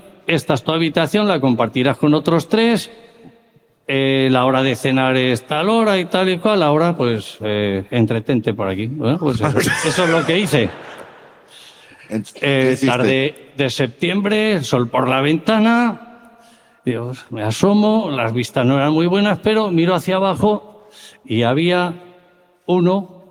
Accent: Caspe, Aragon, Spain; moved away; Sí, soy de Zaragoza, de un pueblo de Zaragoza, aunque vivo aquí desde hace muchos años, de Caspe.

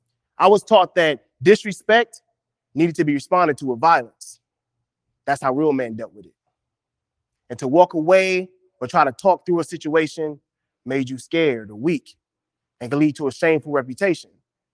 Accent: Inglewood, California, United States; See, I grew up right here in Inglewood.

